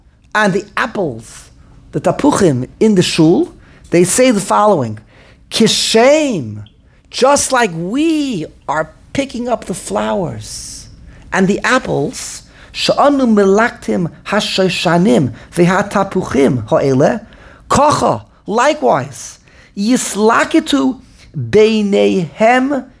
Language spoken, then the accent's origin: English; Tunisia; My grandmother comes from there. I come from there. I come from Tunisia.